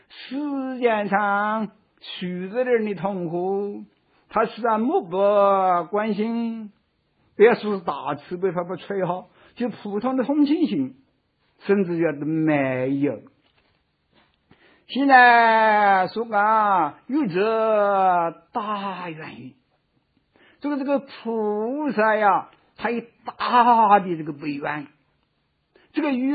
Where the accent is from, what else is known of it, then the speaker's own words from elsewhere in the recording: China; 我们中国人就说阳春有皎温